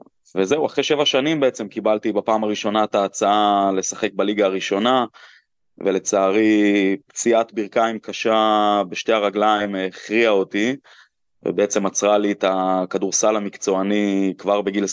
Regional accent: HaOgen, Central District, Israel; אני גדלתי בקיבוץ העוגן, עשיתי מעבר לבית ספר בנתניה

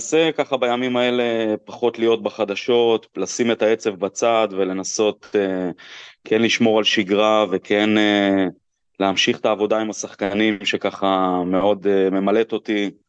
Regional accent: HaOgen, Central District, Israel; אני גדלתי בקיבוץ העוגן, עשיתי מעבר לבית ספר בנתניה

